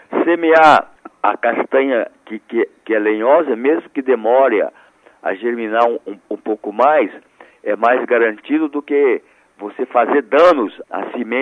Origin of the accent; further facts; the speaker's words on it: Fortaleza, Ceará, Brazil; moved away; Eu saí de Fortaleza há 54 anos, até hoje, aquele banco e aquela estante me lembra.